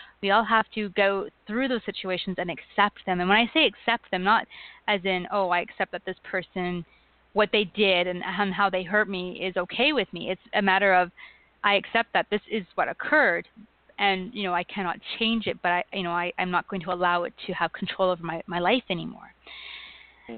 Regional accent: Canada; I'm a Canadian, so I will apologize, and I will. But that's just part of our personality.

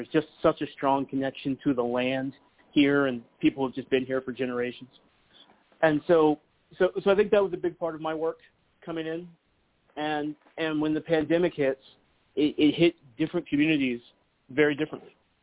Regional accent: Arlington, Texas, United States; also born or lived in San Francisco Bay Area; I'm a Texan. I'm an Arlington, Texas native.

